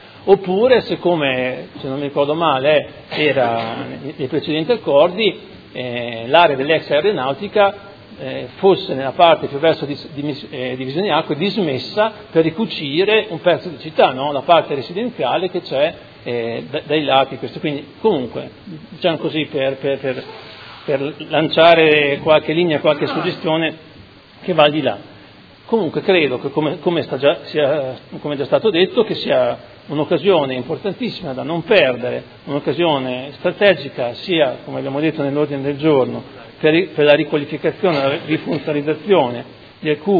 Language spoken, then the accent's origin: Italian; Modena, Emilia-Romagna, Italy; che io faccio anche fatica a dirlo da modenese perché siamo abituati a dire il contrario